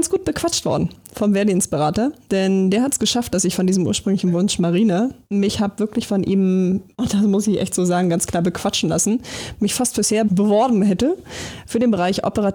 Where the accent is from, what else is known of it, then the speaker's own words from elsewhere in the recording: Berlin, Germany; Also ich bin ja gebürtig aus Berlin